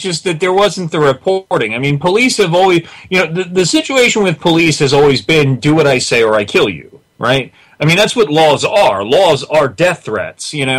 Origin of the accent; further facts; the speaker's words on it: New York, United States; I'm originally from Long Island, and they put in the red light cameras not so long ago.